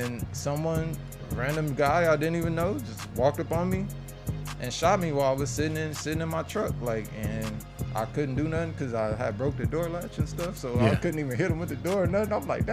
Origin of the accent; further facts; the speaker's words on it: West Coast, United States; But since I'm from the West Coast, I hear West Coast too.